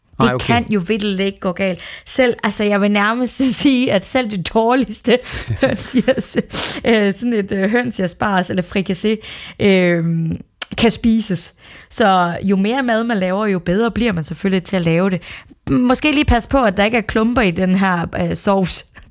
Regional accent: West Jutland, Denmark; born there; jeg er født i Vestjylland, så man holder måske lidt mere på traditionerne, end man gør i storbyerne

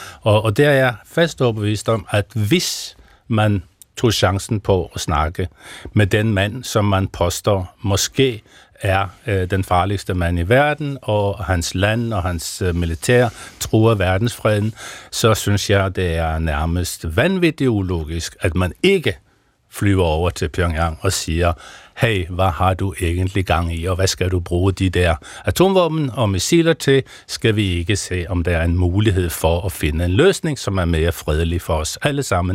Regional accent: Norway; fordi jeg er nordmand, så har jeg det der lidt besværlige navn.

